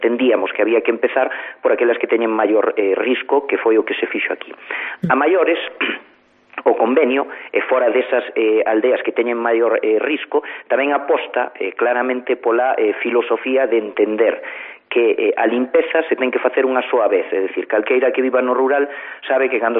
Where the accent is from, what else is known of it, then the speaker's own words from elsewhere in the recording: Galicia, Spain; na miña terra, eu son do Ribeiro